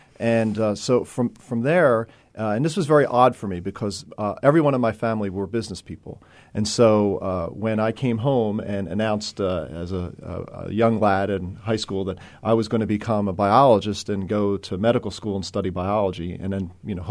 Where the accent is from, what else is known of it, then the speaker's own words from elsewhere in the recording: Philadelphia, Pennsylvania, United States; now in New York City, United States; even though I grew up in Philadelphia, that's a big jump